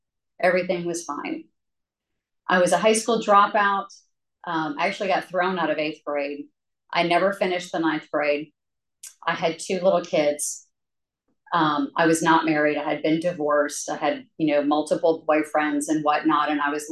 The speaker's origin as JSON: {"language": "English", "town": "Boston", "region": "Massachusetts", "country": "United States", "said": "I'm from Boston, Massachusetts, and my family literally came over on the Mayflower. I mean, I come from a long, old family in New England."}